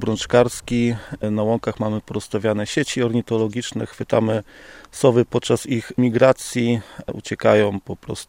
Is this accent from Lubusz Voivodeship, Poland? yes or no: yes; Zielona Góra, Lubusz Voivodeship, Poland; No, ja jestem z zachodu Polski, no ale to nie ma znaczenia.